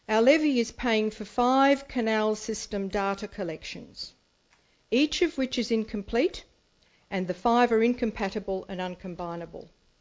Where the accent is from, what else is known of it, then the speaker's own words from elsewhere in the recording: Raby Bay, Queensland, Australia; from Raby Bay